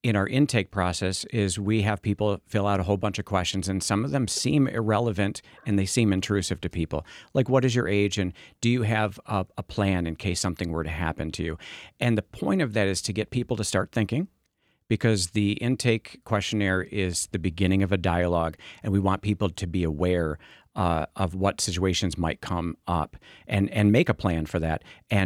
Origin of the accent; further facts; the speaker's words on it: United States; Well, I'm an American and I'm a capitalist, so I don't believe in telling people what they have to do.